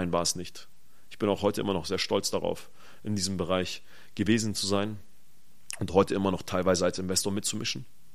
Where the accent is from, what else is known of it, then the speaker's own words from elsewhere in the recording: Germany; Ich bin Palästinenser, bin Muslime, bin in Deutschland groß geworden